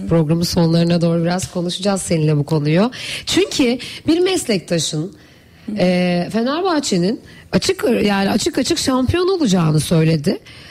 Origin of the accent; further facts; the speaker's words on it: Adana, Turkey; Ya şöyle, biz tabii çok misafirperver ve sıcak bir şehriz.